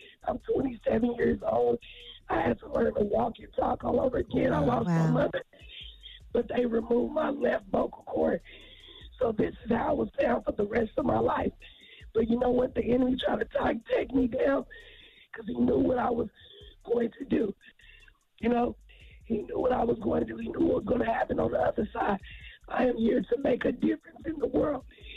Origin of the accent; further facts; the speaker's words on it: Tulsa, Oklahoma, United States; Hi, this is … I'm from Tulsa, Oklahoma.